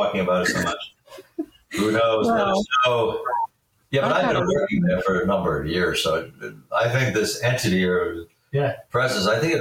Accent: North Scituate, Rhode Island, United States; Rhode Island, the town in which I was raised. And I was driving back from this walk. I'm in my car. I'm turning from Rocky Hill Road onto Elmdale Road in North Scituate, Rhode Island.

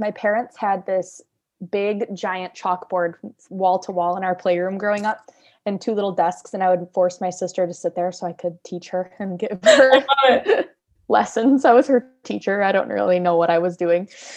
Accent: Hope, United States; So I am from Hope. It's a little township right outside of Sanford. I went to high school, like you said, at Meridian with you.

